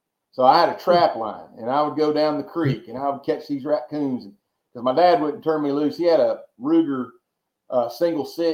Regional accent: Texas, United States; When we lived in growing up in Texas, and he'd come down with something new all the time.

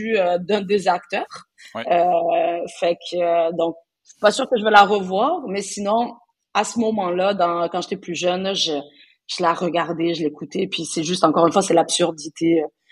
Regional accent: Southern France, France; also born or lived in Portugal; J'ai grandi dans le sud de la France. Ben, je suis née au Portugal, mais j'ai grandi dans le sud de la France, dans un milieu quand même plutôt, on va pas se mentir, un peu racisme, du petit racisme facile.

